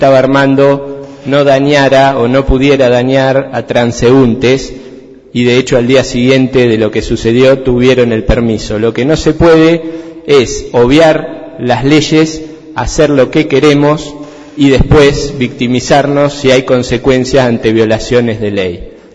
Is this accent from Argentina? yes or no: yes; Tandil, Buenos Aires Province, Argentina; todos somos argentinos, aquí todos somos tandilenses